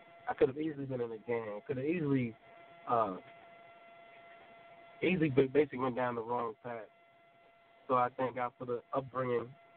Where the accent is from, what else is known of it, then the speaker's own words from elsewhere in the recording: Huntington, New York, United States; originally I was born in Brooklyn. But I can basically say I grew up in Huntington, as in Long Island. Huntington.